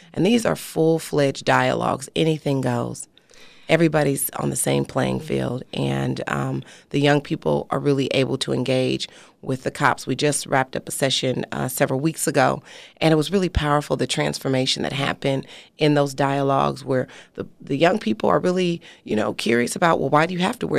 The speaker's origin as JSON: {"language": "English", "town": "Oakland", "region": "California", "country": "United States", "tie": "born or raised there", "said": "the commentary by the young people is not unlike my own experience as a young person growing up in Oakland"}